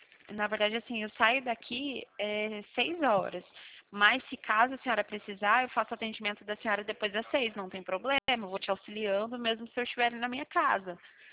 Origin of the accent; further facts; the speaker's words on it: Cornélio Procópio, Paraná, Brazil; nós somos aqui do Paraná. Eu sou de Cornélio Procópio.